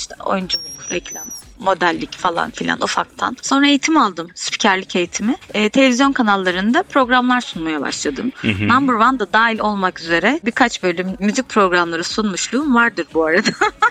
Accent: Çorum, Turkey; now in Istanbul, Turkey; Ben Çorumluyum.

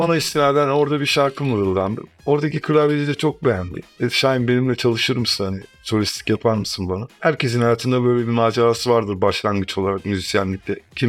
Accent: İzmir, Turkey; 1982 İzmir'de oldum. Normalde doğmam ve Ege'liyim zaten İzmirliyim.

